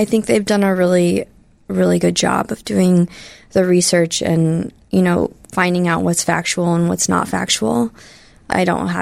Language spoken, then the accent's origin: English; Illinois, United States; now in Chicago, United States; I grew up in Central Illinois, so I didn't even really know what the Chicago Machine was